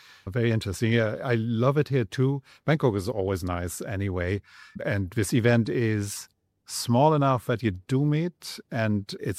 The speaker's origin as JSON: {"language": "English", "country": "Germany", "moved": "yes", "said": "I'm originally from Germany, so obviously there is a connection."}